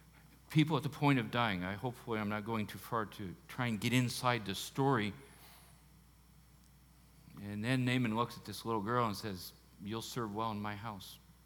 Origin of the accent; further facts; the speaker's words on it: United States; You know, I'm an American, but God rewired me to see the resources and potential of my Latino friends.